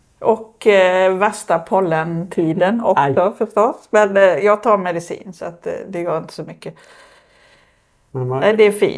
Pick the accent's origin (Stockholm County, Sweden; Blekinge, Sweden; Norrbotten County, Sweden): Blekinge, Sweden; Karlskrona; Alltså Karlskrona och Blekinge, där jag är född och uppvuxen. Jag bodde nästan mitt i centrala Karlskrona under hela min uppväxt tills jag flyttade härifrån.